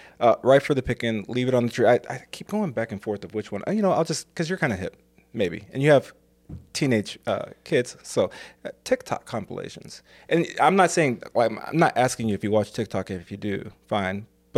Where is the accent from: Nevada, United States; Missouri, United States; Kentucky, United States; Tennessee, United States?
Missouri, United States; St. Louis; So growing up in North St. Louis, there's exactly one called The Circle, and there's, six streets to come off of.